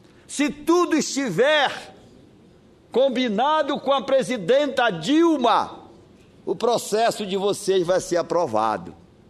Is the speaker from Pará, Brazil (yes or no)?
yes; Pará, Brazil; Quem assiste a TV Senado, os paraenses da minha terra, padroeiros de Nossa Senhora de Nazaré